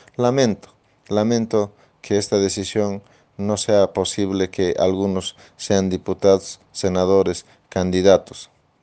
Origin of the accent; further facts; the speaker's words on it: Potosí, Bolivia; porque yo soy candidato potosino